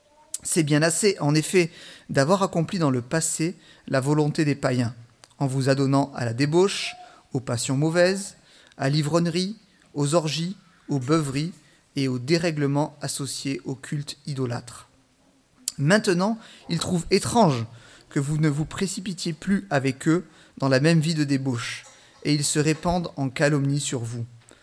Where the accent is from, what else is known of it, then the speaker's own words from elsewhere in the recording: Marseille, Provence-Alpes-Côte d'Azur, France; born there; moi, je suis né à Marseille, mais je ne suis pas forcément un fan de la mer. C'est vrai, je l'avoue. C'est peut-être mes origines suisses qui me poussent plutôt vers la montagne. Mais bon, en habitant quand même au bord de la mer jusqu'à pendant 30 ans